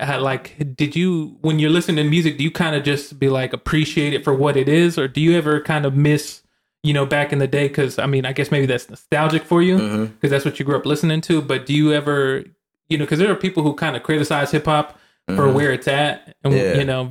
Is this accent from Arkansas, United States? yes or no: yes; Arkansas, United States; I grew up of course in Arkansas, that's where I'm from